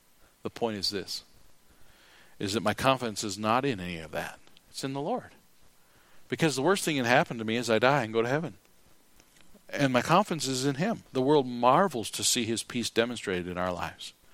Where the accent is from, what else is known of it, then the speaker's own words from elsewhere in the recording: South Dakota, United States; I don't think it's because I'm a hick from South Dakota.